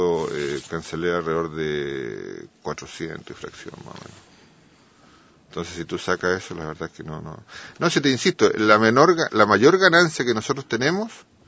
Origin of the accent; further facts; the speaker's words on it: Chile; sería interesante que nosotros como chilenos llegáramos todos juntos.